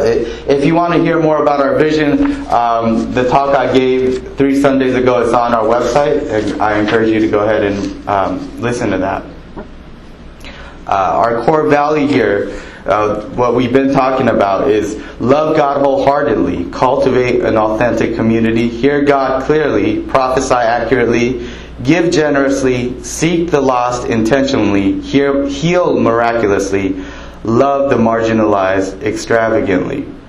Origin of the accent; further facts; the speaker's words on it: Los Angeles, California, United States; I'm from Los Angeles.